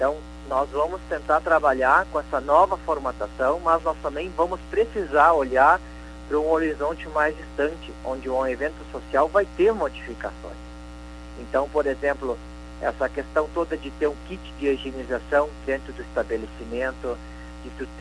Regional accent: Rio Grande do Sul, Brazil; Porque nós somos gaúchos, a gente gosta de confraternizar, a gente gosta de dançar

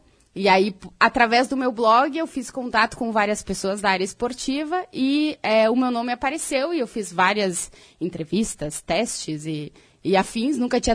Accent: Carlos Barbosa, Rio Grande do Sul, Brazil; Mas eu saí de Carlos Barbosa empurrada pela minha mãe, literalmente, uhum.

